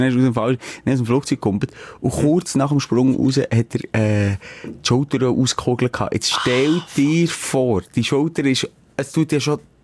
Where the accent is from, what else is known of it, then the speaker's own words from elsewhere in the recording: Switzerland; Sind wir Schweizer auch dort einfach ein bisschen verhalten, brüht?